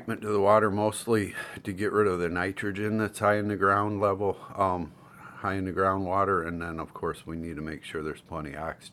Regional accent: Monroeville, Ohio, United States; So I grew up in Monroeville, Ohio, so only about a half an hour south of here.

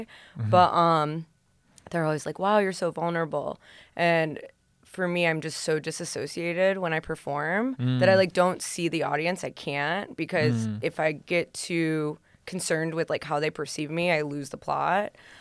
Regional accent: Toledo, Ohio, United States; which I'm from Toledo and I'm living here right now

